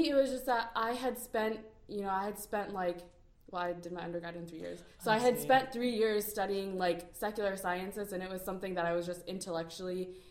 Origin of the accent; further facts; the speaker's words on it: Columbus, Ohio, United States; moved away; I'm from Columbus, Ohio, so, like, moving away to, all the way to Dallas, Texas, like, it was important that, like, my family was really on board with it as well.